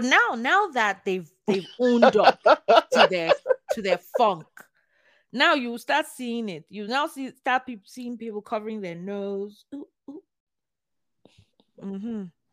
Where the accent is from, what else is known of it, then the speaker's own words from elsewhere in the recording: Nigeria; You know, as my Nigerian people say, do the needful.